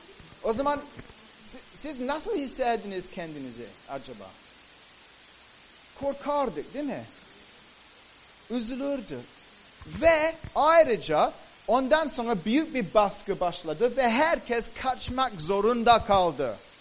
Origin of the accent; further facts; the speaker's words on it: Cyprus; Kıbrıs yani benim memleketim ve Antakya'ya kadar gittiler.